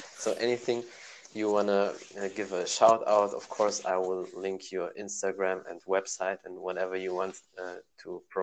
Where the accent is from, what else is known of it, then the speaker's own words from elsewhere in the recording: Germany; I mean, I'm born in Germany and raised there